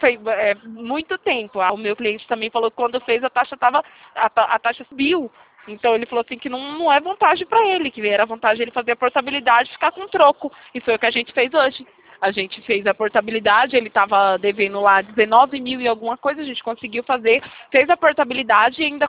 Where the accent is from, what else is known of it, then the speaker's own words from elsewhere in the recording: Bahia, Brazil; now in Itatiba, Brazil; que eu sou da Bahia, mas hoje eu moro atualmente em Itatiba, né, interior de São Paulo.